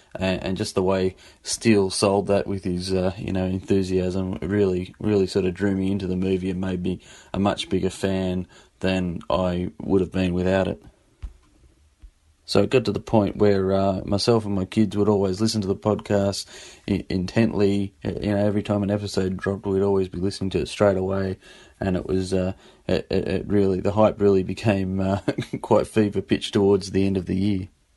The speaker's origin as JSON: {"language": "English", "town": "Sydney", "region": "New South Wales", "country": "Australia", "said": "I'm from Sydney, Australia. To give you a bit of background on myself, I'm sort of the age group where I'm in that sort of sweet age group for the original trilogy, as I was born in 77"}